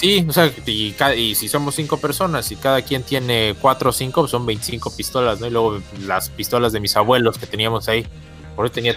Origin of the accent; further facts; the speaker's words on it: Mexico; Porque te digo, a mí, pues como mexicano, me vale madre.